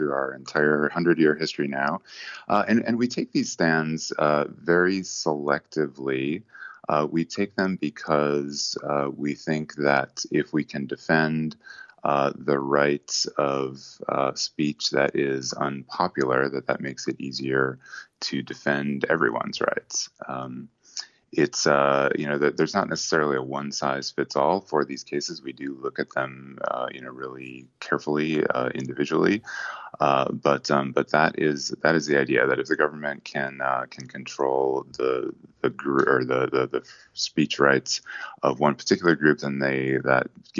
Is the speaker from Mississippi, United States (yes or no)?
no; Wisconsin, United States; also born or lived in Boston, United States; I come from Wisconsin and worked here in the nonprofit world for a number of years.